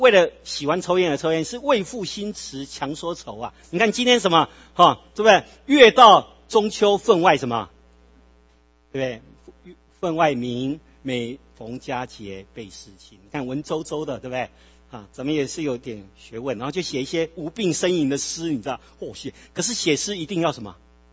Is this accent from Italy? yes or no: no; Taiwan; 我因为我在夜市长大，所以哈、哦，我不知道，你知道我们在台湾哦，很自然，我们就会讲一些三字经嘛